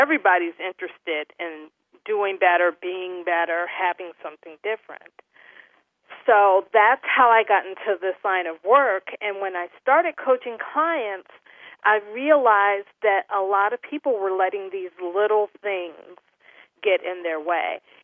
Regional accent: Cleveland, Ohio, United States; He lived right on Superior, because I'm from Cleveland

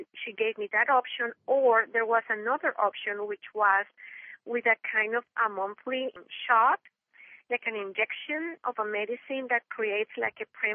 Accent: Colombia; now in Connecticut, United States; Because I am originally from Colombia, and I live here in Connecticut.

